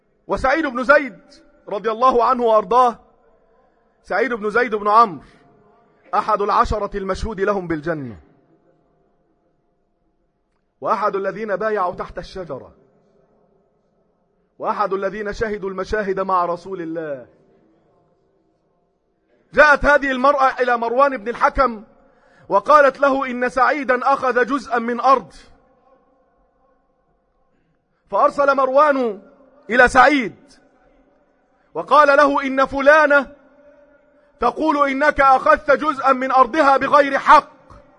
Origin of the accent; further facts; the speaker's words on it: Egypt; اللهم اجعل بلدنا مصر أمنا أمانا، سخاء رخاء